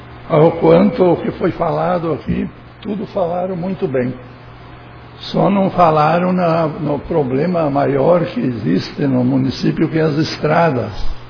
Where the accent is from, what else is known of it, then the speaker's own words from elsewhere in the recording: Colônia Santo Antônio, Brazil; nascido e criado na Colônia Santo Antônio.